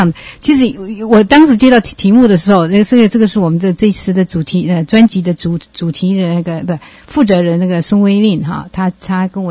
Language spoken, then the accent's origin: Chinese; Taiwan; 因为我是乡下长大，我是台湾的一个乡下长大，所以从小什么事都做过